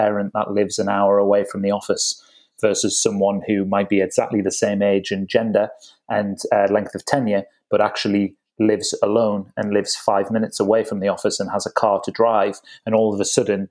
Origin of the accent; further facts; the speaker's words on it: North East England, United Kingdom; But yeah, born and bred in the Northeast.